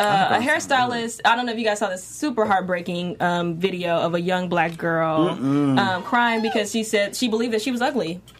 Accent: Missouri, United States; I'm from Missouri, so this is not something new.

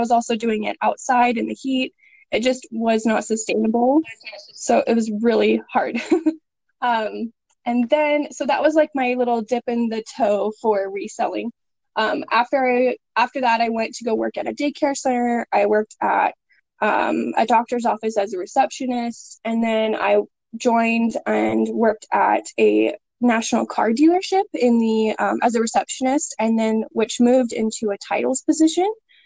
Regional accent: Oregon, United States; now in Arizona, United States; I grew up in Oregon in the Northwest, and my whole family's there, and Patrick's whole family is here in Arizona.

